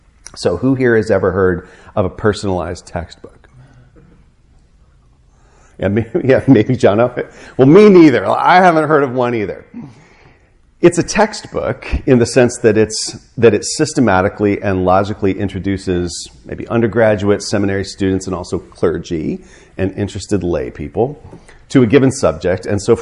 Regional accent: St. Louis, Missouri, United States; when I was a boy growing up in St. Louis, Missouri, I used to climb in the neighbor's next door

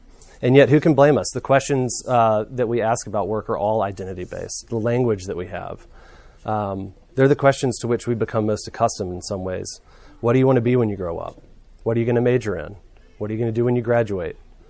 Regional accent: Birmingham, Alabama, United States; I'm from Birmingham. I actually grew up going to the Advent.

